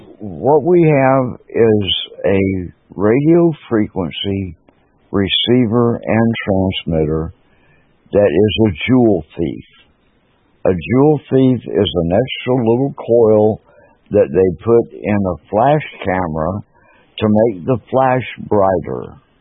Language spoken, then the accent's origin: English; United States; now in Denmark; Well, it's okay for me because I'm American.